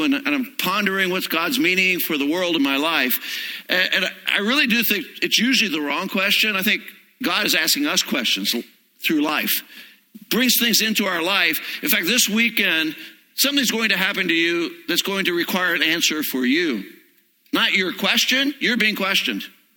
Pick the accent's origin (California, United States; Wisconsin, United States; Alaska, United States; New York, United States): California, United States; San Francisco; I'm from San Francisco.